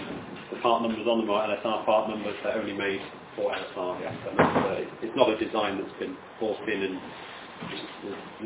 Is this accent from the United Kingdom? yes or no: yes; United Kingdom; And I said, well, we're British, for ARM processors, why can't we do something?